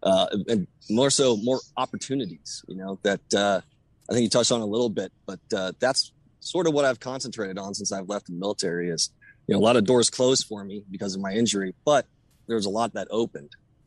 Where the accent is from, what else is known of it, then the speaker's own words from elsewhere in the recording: Cuyahoga Falls, Ohio, United States; I grew up in near Akron, Ohio, in Cuyahoga Falls. And I joined the military about as quickly as I could out of high school.